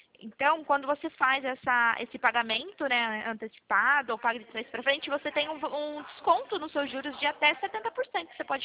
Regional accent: Sorocaba, São Paulo, Brazil; Eu sou aqui de Sorocaba.

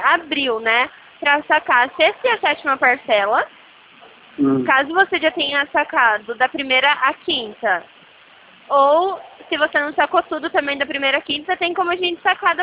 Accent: Presidente Prudente, São Paulo, Brazil; Eu sou aqui de Presidente Prudente.

